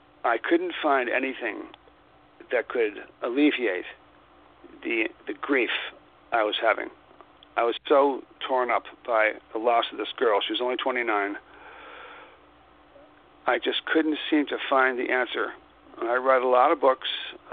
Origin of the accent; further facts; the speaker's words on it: Philadelphia, Pennsylvania, United States; Well, I was a professional musician in Philadelphia, New Jersey, and Delaware. My hometown was Philadelphia.